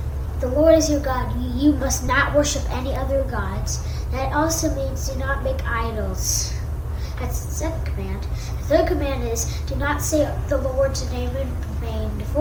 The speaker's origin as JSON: {"language": "English", "town": "Toronto", "region": "Ontario", "country": "Canada", "tie": "born there", "said": "I was born in Canada, Toronto."}